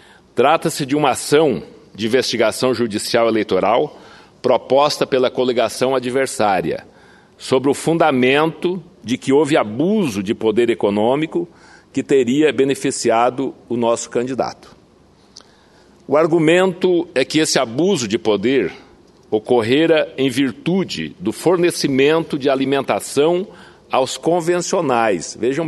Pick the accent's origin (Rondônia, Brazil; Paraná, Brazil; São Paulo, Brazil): Rondônia, Brazil; o que ocorreu ontem lá no meu estado de Rondônia.